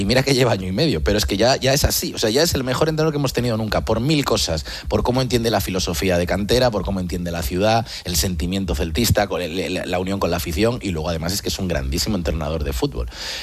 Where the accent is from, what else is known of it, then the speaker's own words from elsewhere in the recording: Vigo, Galicia, Spain; Al final yo nací en Vigo, mis padres de Vigo, mis hermanos de Vigo, mis sobrinos de Vigo. El único que se ha ido fuera soy yo.